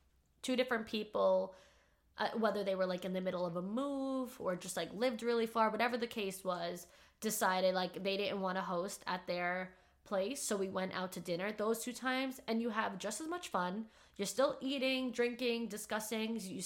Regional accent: New York, United States; We're all from New York. We're all Italian.

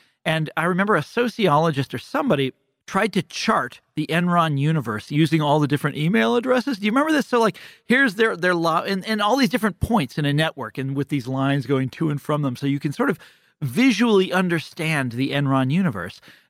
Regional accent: Kansas City, Missouri, United States; when I was growing up in Kansas City, and probably the same for you in Minnesota, I didn't even know what that was.

